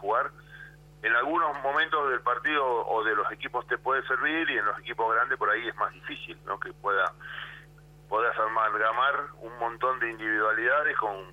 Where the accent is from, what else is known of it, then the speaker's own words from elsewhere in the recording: La Plata, Buenos Aires Province, Argentina; yo vivía en La Plata en esa época, soy platense